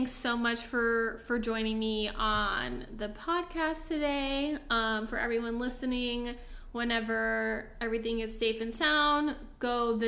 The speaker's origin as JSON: {"language": "English", "country": "Puerto Rico", "tie": "born or raised there", "said": "when I think of growing up in Puerto Rico"}